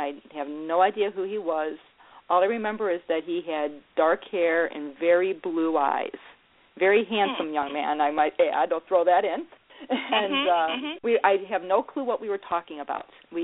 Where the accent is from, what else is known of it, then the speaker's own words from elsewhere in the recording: Ohio, United States; I'm situated directly between Cleveland and Sandusky. So 30 miles west is Cleveland, 30 miles west is Sandusky, 30 miles east is Cleveland. And I'm 5 miles south of Lake Erie.